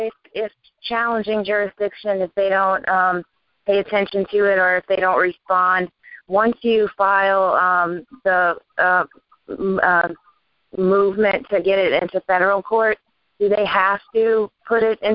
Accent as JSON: {"language": "English", "region": "Texas", "country": "United States", "said": "I'm from Texas."}